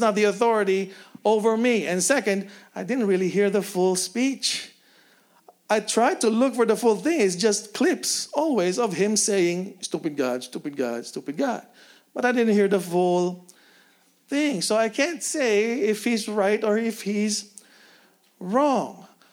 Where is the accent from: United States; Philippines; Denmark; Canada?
Philippines; since we're mostly Filipino here